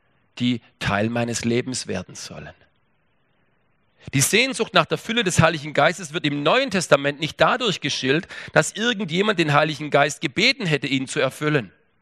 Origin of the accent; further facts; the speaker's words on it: Baden-Württemberg, Germany; So, ich bin Schwabe